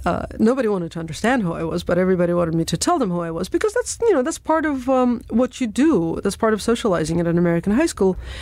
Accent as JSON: {"language": "English", "region": "Chechnya", "country": "Russia", "moved": "yes", "said": "so I tell people that I'm from Chechnya, and they say, so you're Russian? And I say, no, I'm not Russian. I'm Chechen. If I'd been Russian, I wouldn't have had to leave."}